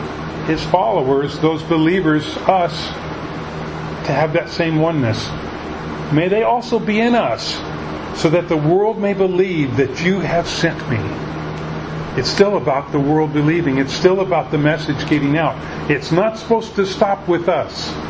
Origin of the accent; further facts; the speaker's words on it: Tacoma, Washington, United States; Again, I grew up in Tacoma. My church, Temple Baptist Church, was an off-split of First Baptist Church.